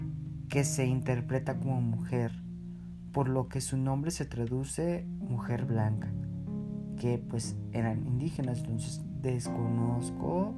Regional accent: Guadalajara, Jalisco, Mexico; Pues nosotros que somos de Guadalajara, que estamos bastante alejados, bueno, relativamente alejados de estos cerros

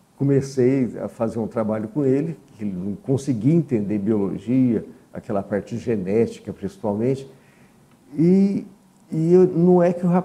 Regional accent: Paraíso, Brazil; Bom, eu sou daqui de Paraíso mesmo. Meus pais também... Não, meu pai nascido em Jaboticabal, mas veio para cá pequeno. Minha mãe daqui. Quer dizer, praticamente a família toda daqui

